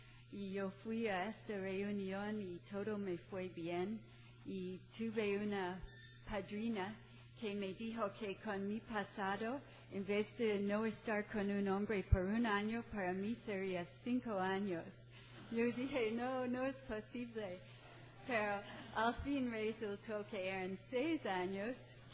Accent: Toronto, Ontario, Canada; Spanish is a second language; also born or lived in Mexico; Y yo vengo de Toronto. Yo aprendí español en México.

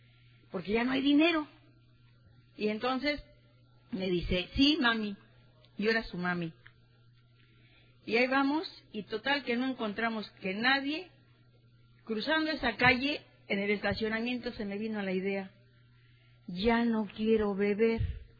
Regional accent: Mexico City, Mexico; Yo soy de Tepito, del barrio Bravo de Tepito.

